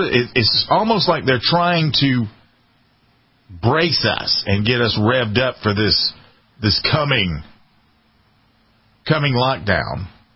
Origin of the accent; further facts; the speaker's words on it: South Carolina, United States; And it would be great in my home state of South Carolina for it to be South Carolina, Florida, and Texas that leads, it sets the tone of the nation.